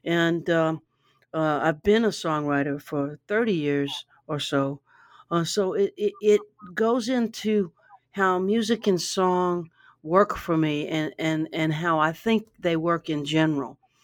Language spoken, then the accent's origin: English; Baton Rouge, Louisiana, United States; I grew up in Baton Rouge, and you know, the highlight of my week when I was a little person was when the bookmobile came